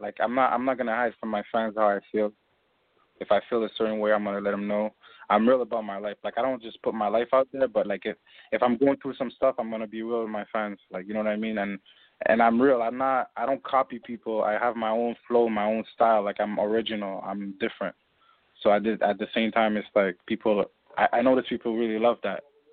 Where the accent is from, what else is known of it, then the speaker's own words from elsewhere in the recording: Montreal, Quebec, Canada; I'm from Montreal, Canada.